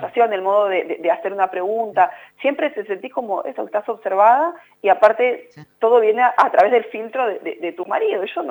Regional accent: San Nicolás de los Arroyos, Buenos Aires Province, Argentina; Yo soy de San Nicolás de los Arroyos, provincia de Buenos

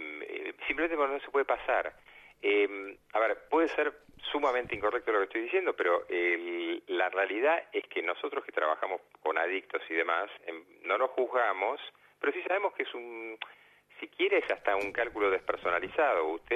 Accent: Buenos Aires, Argentina; ustedes están en la provincia de Buenos Aires, lo viven más cercanamente que los que somos capitalinos.

